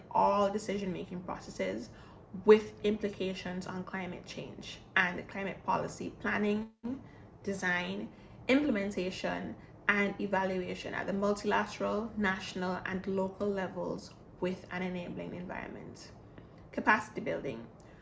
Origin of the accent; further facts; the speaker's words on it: St. Vincent & Grenadines; I am from St. Vincent and the Grenadines, the gem of the Antilles.